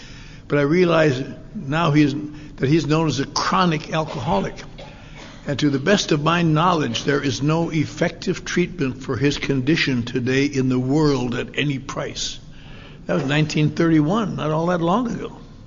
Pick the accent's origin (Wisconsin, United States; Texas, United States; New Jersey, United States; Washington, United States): Wisconsin, United States; When I was a little boy I didn't know it, but I was growing up in Wisconsin